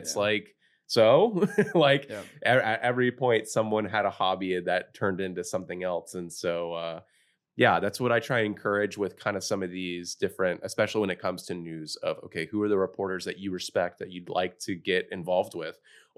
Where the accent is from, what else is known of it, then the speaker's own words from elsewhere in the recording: San Diego, California, United States; I feel that I grew up here in San Diego.